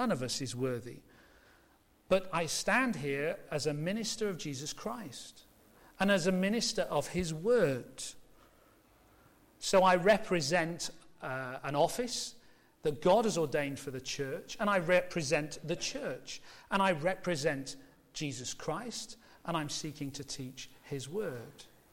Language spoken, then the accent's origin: English; England, United Kingdom; We're no good at this, are we, because we're English?